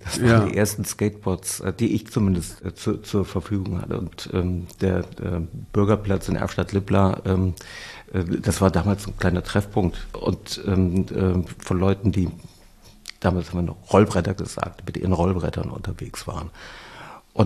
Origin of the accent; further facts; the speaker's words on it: Cologne, North Rhine-Westphalia, Germany; born there; als geborener Kölner